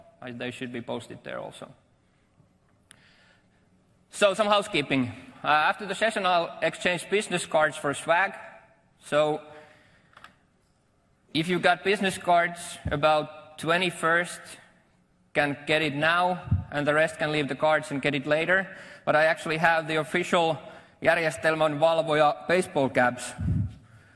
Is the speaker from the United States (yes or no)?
no; Finland; first language Finnish; English is a second language; It's not my native language, and I'm trying to translate my jokes from Finnish to English all the time.